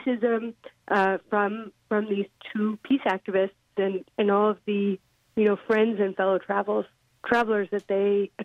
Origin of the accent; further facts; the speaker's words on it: Baltimore, Maryland, United States; 90 miles from where we were growing up in Baltimore, Maryland